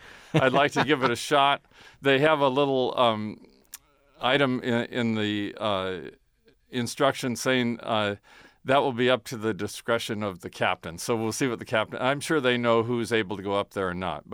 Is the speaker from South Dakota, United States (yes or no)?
no; Washington, United States; now in Northern Kentucky, United States; I grew up on Puget Sound, north of Seattle, and I worked on the tugboats for 6 summers.